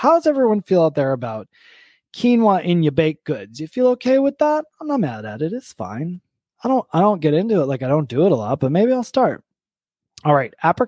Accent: Michigan, United States; I used to also say pop as a kid. I'm from Michigan, and now I say soda.

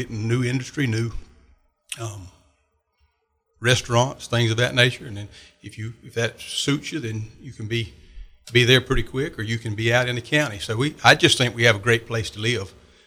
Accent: Ambrose, Georgia, United States; I grew up in Ambrose, and there was some very colorful characters I grew up around in Ambrose. And it's home.

